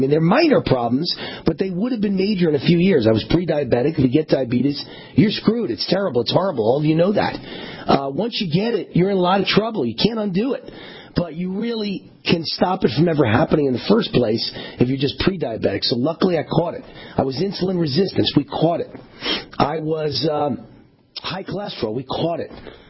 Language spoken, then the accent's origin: English; Nevada, United States; an illegal immigrant in Nevada, my home state right here in Nevada